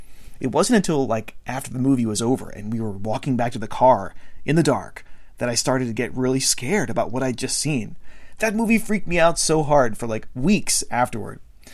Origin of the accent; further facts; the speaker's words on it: Maryland, United States; we just couldn't go home without seeing this movie because it was filmed in my home state of Maryland.